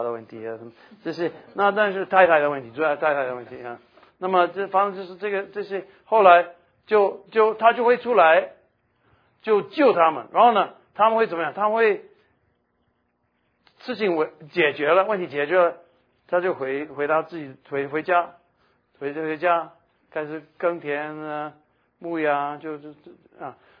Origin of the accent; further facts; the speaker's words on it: Taiwan; accent: Taiwanese Mandarin; 这就是我的台湾国语